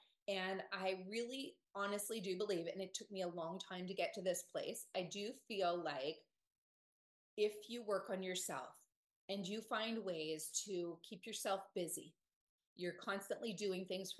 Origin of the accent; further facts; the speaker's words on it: Dallas, Texas, United States; Shout out to Dallas. That's my hometown. That's where I moved from.